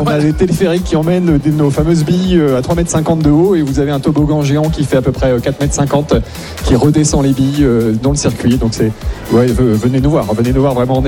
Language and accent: French; Grand Est, France; Et donc voilà, on est du coin, on est du Grand Est et de la Bourgogne.